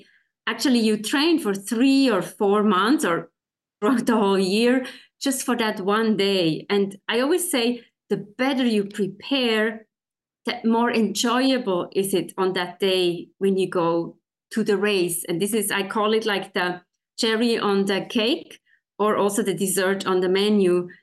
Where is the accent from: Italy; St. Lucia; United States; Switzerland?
Switzerland; So actually, as I said before, I grew up in Switzerland with the snow-capped mountains, and we would go skiing as an after-school program.